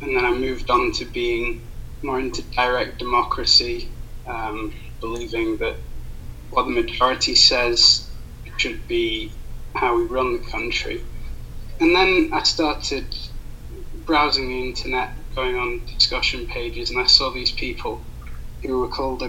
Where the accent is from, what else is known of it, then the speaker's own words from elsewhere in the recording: Florida, United States; accent: southern; my accent, there's like a big twinge of southernness. I'll say things like y'all and everything. But, you know, I'm from Florida. I don't really have much of an accent.